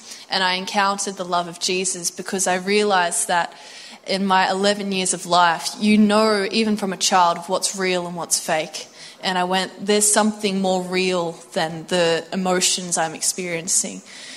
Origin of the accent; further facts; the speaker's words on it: Tascott, New South Wales, Australia; now in Matcham, Australia; I'm born and bred coastie. So I grew up in Tascot. So we have a few Tasconians. And now I live with my husband and his family in Matcham. So still around here.